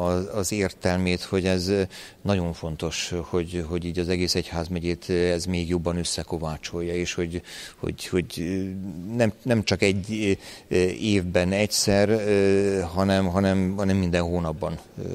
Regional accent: Győr, Győr-Moson-Sopron, Hungary; Följöttek a gyerekkori élményeim, hiszen én győri vagyok

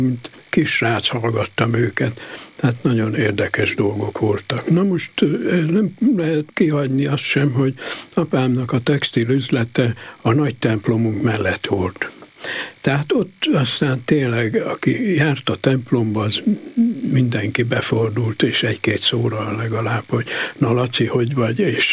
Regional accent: Satu Mare, Satu Mare County, Romania; now in Germany; el kellett hagyjam a szülővárosomat, Szatmár Németit, majd Németországba kerültem, és ott folytattam a szakmámat.

